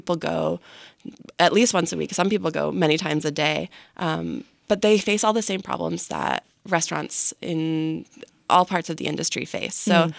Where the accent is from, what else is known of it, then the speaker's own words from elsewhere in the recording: Vermont, United States; I'm actually originally from Bennington County.